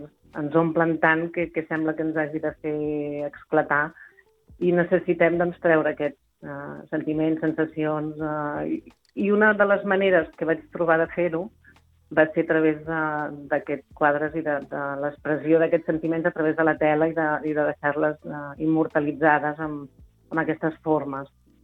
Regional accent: Sant Llorenç d'Hortons, Catalonia, Spain; jo soc de Sant Llorenç d'Hortons, i vivim en un entorn tan bonic, que a més a Sant Llorenç tenim la sort que jo a casa caminem dos carrers i estem a la vinya ja.

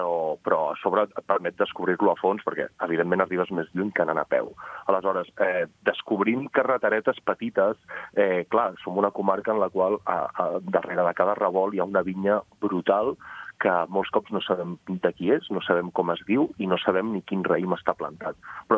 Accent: Pla del Penedès, Catalonia, Spain; jo sóc del Pla i és la meva comarca i sóc en aquest sentit un xovinista penedesenc aplicat al món del vi

